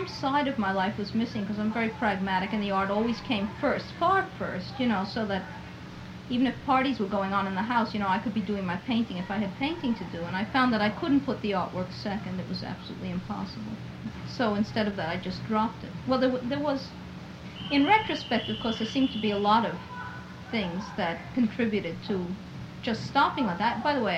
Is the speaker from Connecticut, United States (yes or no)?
no; New York, United States; I was born and brought up in New York, but I must be the most, or have been, and I suppose remain the most naive person going.